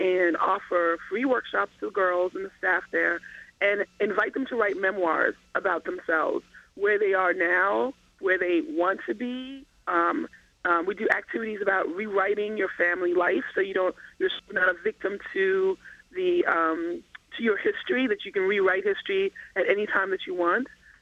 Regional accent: Kingston, Jamaica; I'm originally from Jamaica, Kingston, Jamaica.

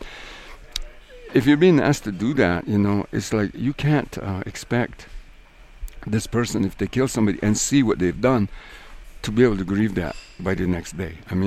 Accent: New Mexico, United States; So Mayans and the people I grew up with here in New Mexico as well, they understood that you're missing this piece

